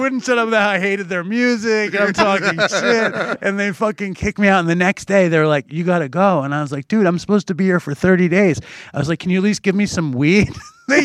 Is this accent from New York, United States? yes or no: yes; Manhattan, New York, United States; I grew up in Manhattan. I shouldn't even be driving now.